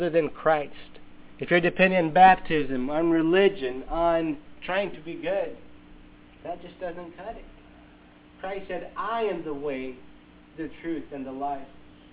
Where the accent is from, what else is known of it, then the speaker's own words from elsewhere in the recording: Brazil; Growing up in Brazil, obviously, I grew up there.